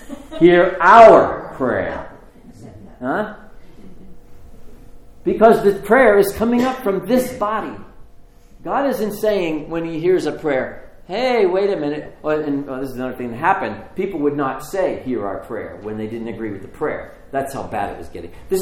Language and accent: English; North Carolina, United States; I came from North Carolina for this?